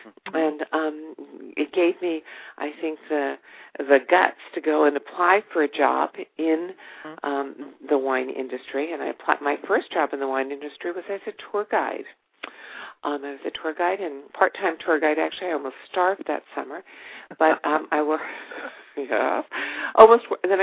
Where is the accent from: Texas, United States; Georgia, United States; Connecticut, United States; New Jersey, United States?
New Jersey, United States; Being a winemaker was not a career option when I grew up in New Jersey.